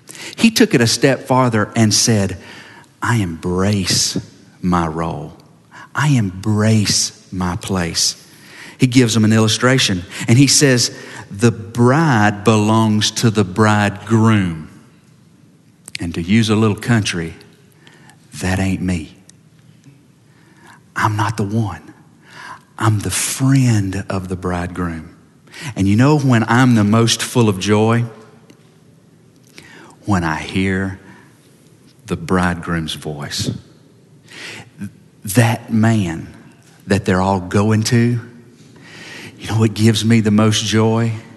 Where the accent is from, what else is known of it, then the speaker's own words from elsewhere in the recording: Georgia, United States; I'm from Georgia, in case you hadn't recognized.